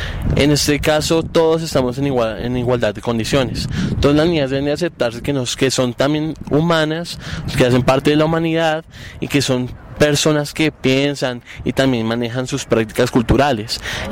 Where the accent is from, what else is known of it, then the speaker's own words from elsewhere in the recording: Funza, Cundinamarca, Colombia; Yo soy de Funza, Cundinamarca.